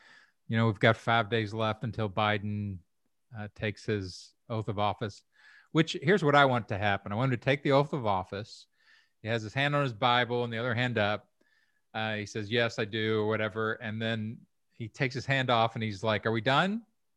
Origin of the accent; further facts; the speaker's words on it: Kentucky, United States; Yeah, well, I'm from Kentucky originally